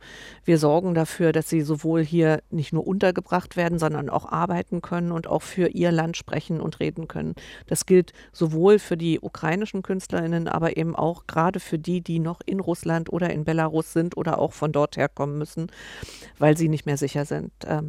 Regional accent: East Germany, Germany; Ich bin in der DDR groß geworden.

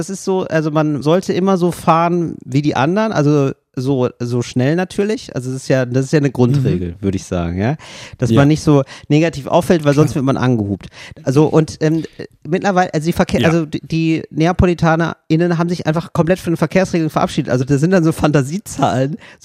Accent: Berlin, Germany; ich rede da als Berliner.

